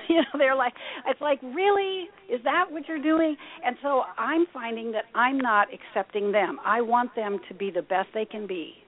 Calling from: Newport Beach, California, United States; I'm calling in from Newport Beach, California.

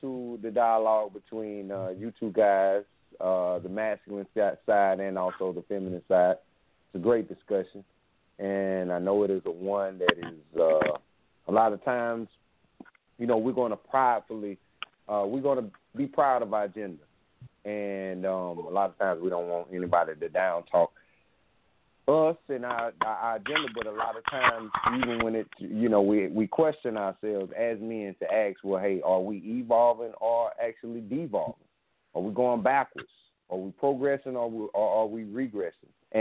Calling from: Columbia, South Carolina, United States; I'm calling from Columbia, brother.

